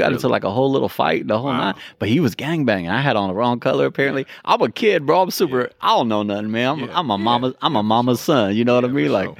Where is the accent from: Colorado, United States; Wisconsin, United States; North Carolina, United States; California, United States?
California, United States; Sacramento; But I am from Sacramento. So I try to draw that line like, nah